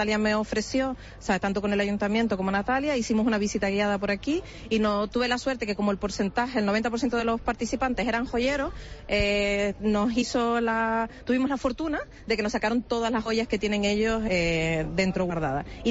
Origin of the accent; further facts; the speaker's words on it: Tenerife, Canary Islands, Spain; Yo soy de aquí de Tenerife, entonces siempre uno acaba tirando para casa, ¿no?